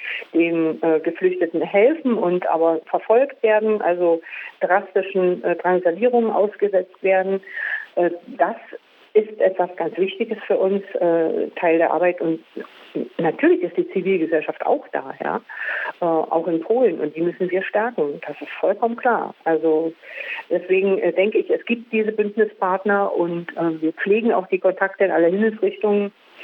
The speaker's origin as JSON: {"language": "German", "region": "East Germany", "country": "Germany", "said": "Weil, denke ich, bei uns im Osten zum einen vor allem auch in den Grenzregionen eine sehr, sehr drastische Transformation nach der Wende stattgefunden hat"}